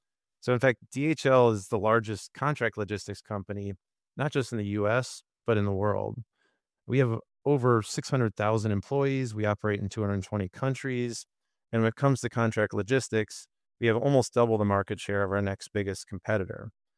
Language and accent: English; Detroit, Michigan, United States; And growing up in Detroit, I thought that would lead me to a career in the auto industry.